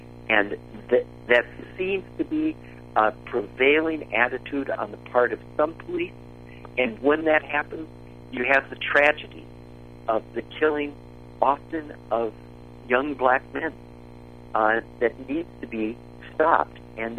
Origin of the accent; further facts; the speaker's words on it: Minnesota, United States; So I come from Minnesota, and the small towns in Minnesota have, for example, grenade launchers and armored personnel carriers.